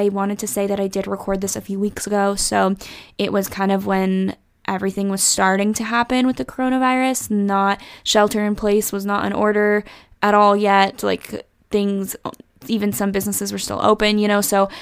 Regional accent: Charlotte, North Carolina, United States; the really cool thing is that we are both from Charlotte, North Carolina.

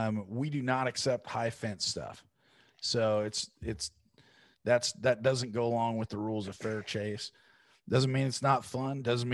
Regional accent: Oregon, United States; You know, I'm from Oregon. I'm a West Coast guy.

